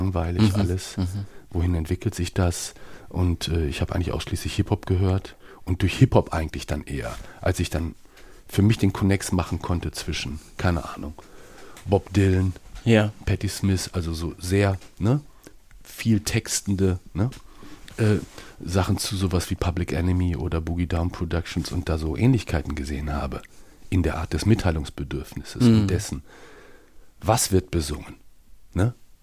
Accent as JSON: {"language": "German", "town": "Bielefeld", "region": "North Rhine-Westphalia", "country": "Germany", "said": "diese Bad Salzufler Herforder Szene als Bielefelder, der ich bin"}